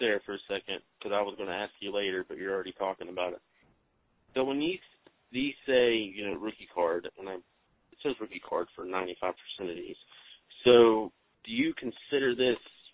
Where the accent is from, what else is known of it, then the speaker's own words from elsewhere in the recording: Morgantown, West Virginia, United States; And that actually, you know, we're both from Morgantown area.